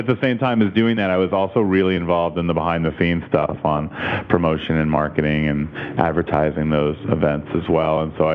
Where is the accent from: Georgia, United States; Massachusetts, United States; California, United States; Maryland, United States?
Massachusetts, United States; Lexington; We were growing up in Lexington, we were still on the T. You could take the bus in from Lexington to the subway and then go into Harvard Square.